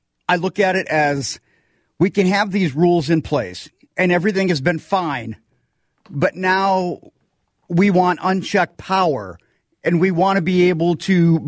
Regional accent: United States; But let me know, just as an American citizen, let me know how this is going to affect me

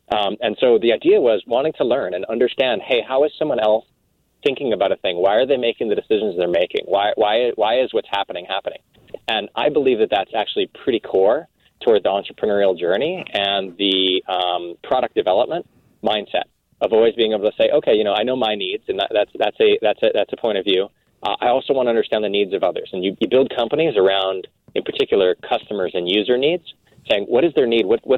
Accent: El Paso, Texas, United States; also born or lived in Midwest; I was born in the Midwest, and when I was very young, my folks, my mom went to go work for the U.S. military down on the Mexican border in El Paso, Texas, as a doctor.

